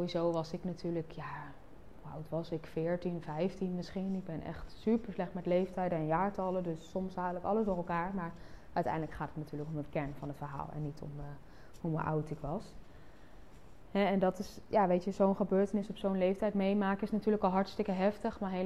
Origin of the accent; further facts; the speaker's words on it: Curaçao; born there; Ik ben geboren op Curaçao. Mijn ouders zijn allebei van Nederlandse nationaliteit.